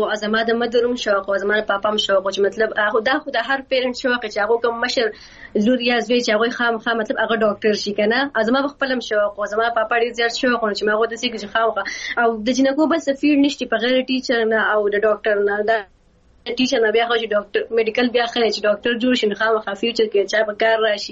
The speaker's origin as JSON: {"language": "Pashto", "town": "Mingora", "region": "Khyber Pakhtunkhwa", "country": "Pakistan", "said": "زه په خپل ځای یم، زه د سوات یم. د سوات کې زه د منګورې درچې یم."}